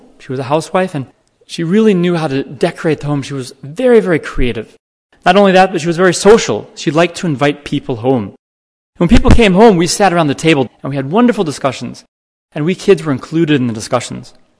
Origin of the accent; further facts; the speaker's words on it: Downers Grove, Illinois, United States; Now, I grew up outside of Chicago. My mother was a Norwegian immigrant that came to America to marry my dad. My dad was Italian-American. They lived outside of Chicago in a small town called Downers Grove.